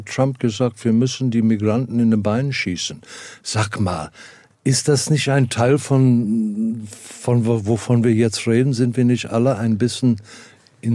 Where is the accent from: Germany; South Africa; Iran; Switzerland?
South Africa; Ich komme aus Südafrika und ehrlich gesagt, ich habe immer damals gesagt, lass uns hier gemischte Sport spielen.